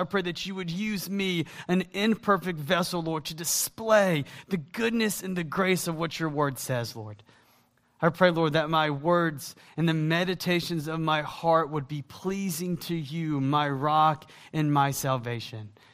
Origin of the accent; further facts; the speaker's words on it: Georgia, United States; accent: Southern; I was raised in the South, and my accent is not a Wisconsin accent. It actually is from the South. And so I was born and raised in Georgia.